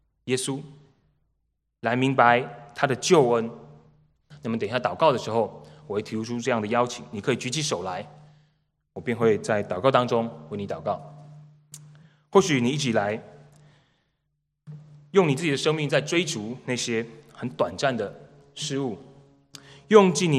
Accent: Taiwan; moved away; 我刚从台湾来的时候看到那个数字，我算了好几次

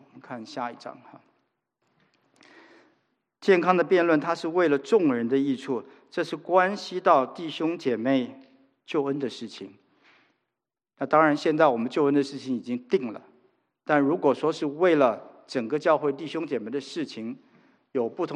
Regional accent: China; 我是中国人哈，就我们华人的

